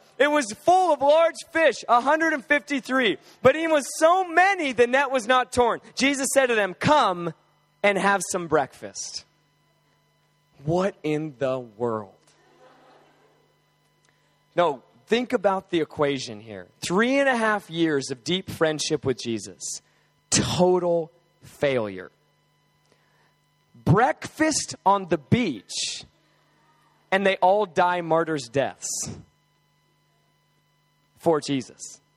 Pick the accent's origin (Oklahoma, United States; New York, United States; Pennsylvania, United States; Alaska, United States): Alaska, United States; I worked on commercial fishing boats growing up. I'm from Alaska originally.